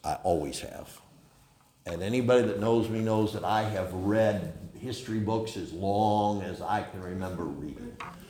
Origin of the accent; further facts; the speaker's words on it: New York, United States; You know, I grew up in Cattaraugus County. I don't know if there's any stop signs without a shotgun blast, you know.